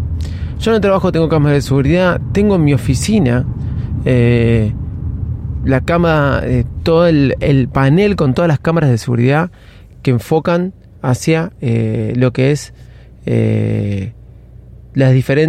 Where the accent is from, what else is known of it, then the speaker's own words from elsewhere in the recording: Ramos Mejía, Buenos Aires Province, Argentina; a un hotel acá en Buenos Aires, en la zona de Pilar, yo soy de Ramos